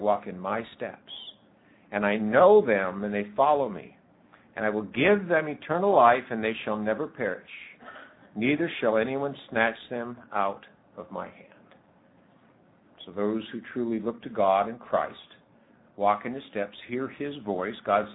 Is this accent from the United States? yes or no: yes; Washington, United States; I was a supporter of Denny Luker, because I was from Washington State.